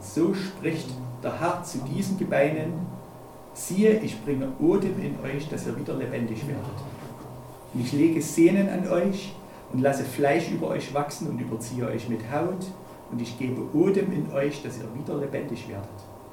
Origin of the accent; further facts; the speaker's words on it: Germany; auch für uns als Deutsche.